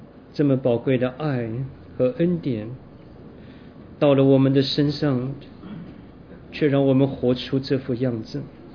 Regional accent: China; 为着我们是中国人祷告

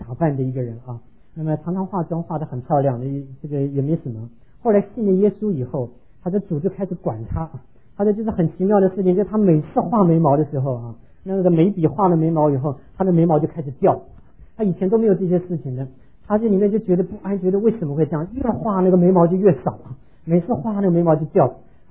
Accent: Tainan, Taiwan; 所以在我考高中的时候考上台湾那个台南第一志愿，叫台南一中啊

